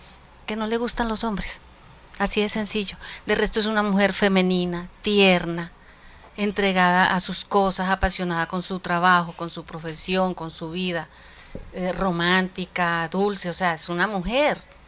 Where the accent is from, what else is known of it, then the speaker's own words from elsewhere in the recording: Santa Marta, Magdalena, Colombia; Bueno, yo soy de Santa Marta